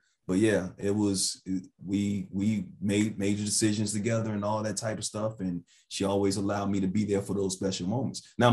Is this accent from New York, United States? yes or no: yes; New York, United States; born there; We're both Knicks fan, New York guys, whatever, and all that type of stuff when I was born in New York.